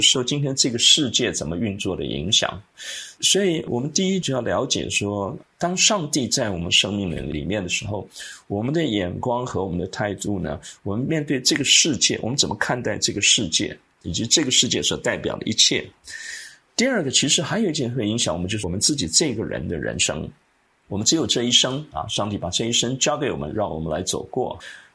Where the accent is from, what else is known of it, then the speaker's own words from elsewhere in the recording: China; 对我而言神学特别是我们中国人，我们中国人对于哲学，对于那种纯粹的抽象式的哲学呢，其实我们的兴趣没有那么大